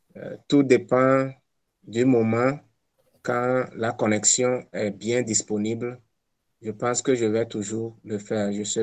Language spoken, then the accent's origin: French; Togo; Nous avons beaucoup rêvé d'organiser cette même chose chez nous, au Togo